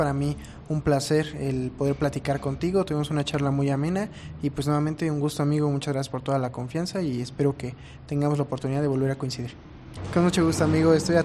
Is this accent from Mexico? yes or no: yes; Ixtlahuaca, State of Mexico, Mexico; Evidentemente el amor por Ixtlahuaca, el amor por mi pueblo siempre va conmigo, siempre lo llevo en el corazón, y a donde quiera que voy pues orgullosamente digo que soy ixtlahuacense.